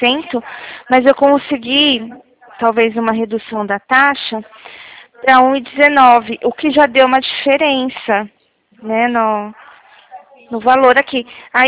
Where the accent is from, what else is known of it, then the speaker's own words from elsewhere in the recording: São Paulo, Brazil; eu sou de São Paulo